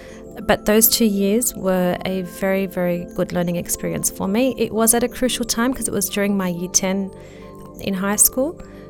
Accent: Australia; also born or lived in Lebanon; Growing up in Australia, I did, especially in high school, I did always feel different to my peers.

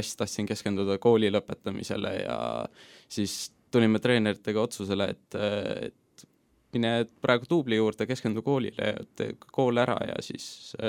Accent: Tallinn, Harju County, Estonia; olen Tallinnast pärit , Tallinna oma ja kummaline , kui see ka ei ole , olen , elan Lillekülas kogu oma elu . et Lilleküla poiss mängib Levadias

